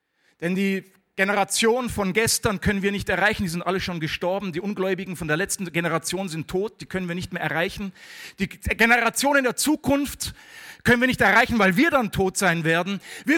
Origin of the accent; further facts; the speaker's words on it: Germany; also born or lived in South Africa; Das kann man leicht sagen, wenn man aus Südafrika kommt und da schon 17 Jahre war. Aber ich bin ja auch ein Deutscher.